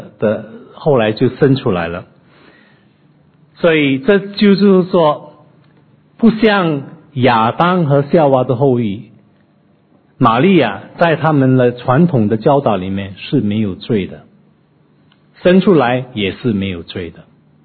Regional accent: Bukit Mertajam, Penang, Malaysia; 我来自槟城州的一个小镇叫做大三角，我最近刚刚回去再回来

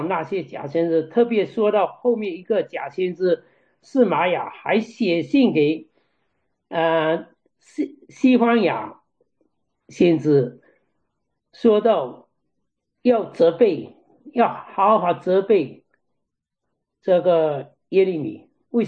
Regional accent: China; 好像我们中国人有说，就是无药可救的。

